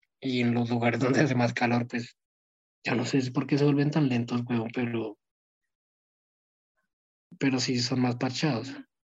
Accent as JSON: {"language": "Spanish", "town": "Bogotá", "region": "Bogotá D.C.", "country": "Colombia", "said": "O sea, es que acá en Bogotá, no me voy a quejar, yo soy rolo"}